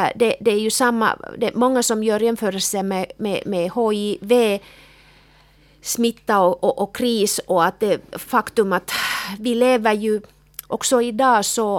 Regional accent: Kemi, Lapland, Finland; jag kommer ju själv från Kemi nära svenska gränsen, Torneå och Haparanda

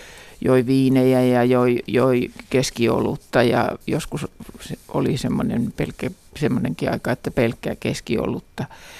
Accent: Loimaa, Southwest Finland, Finland; näin hänet livenä ensimmäisen kerran kotipaikkakunnallani niin Loimaalla nimenomaan lukioaikana

